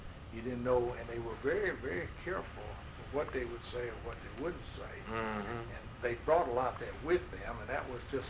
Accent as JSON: {"language": "English", "region": "Florida", "country": "United States", "tie": "born or raised there", "lives_now": "Louisiana, United States", "said": "But I grew up in Florida. I went to Florida for a while, but ended up back in Louisiana."}